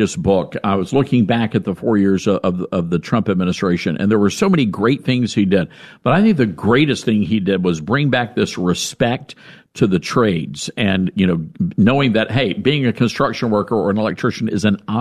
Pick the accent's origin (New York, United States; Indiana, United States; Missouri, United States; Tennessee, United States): Tennessee, United States; Memphis; We've got a good guy in Tennessee where I'm from, and I'm born and raised in Memphis